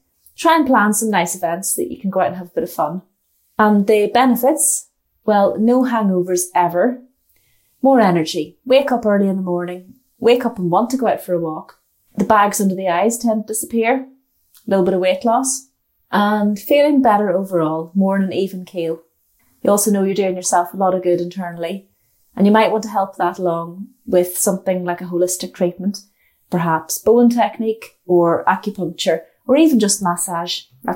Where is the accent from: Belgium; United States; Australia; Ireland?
Ireland; I'm from Ireland